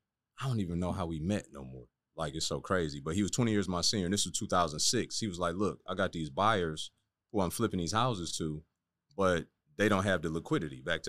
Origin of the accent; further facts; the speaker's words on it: Detroit, Michigan, United States; And I'm from Detroit originally, by the way.